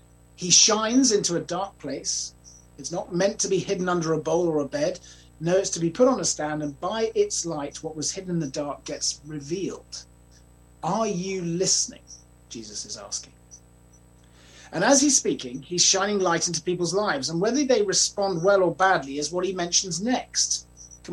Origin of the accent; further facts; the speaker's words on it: Kenya; When I was young, growing up in Kenya